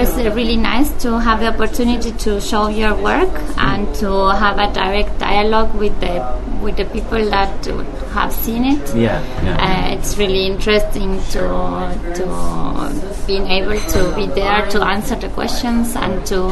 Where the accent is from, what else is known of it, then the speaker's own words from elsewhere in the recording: Argentina; in my case, I'm coming from Argentina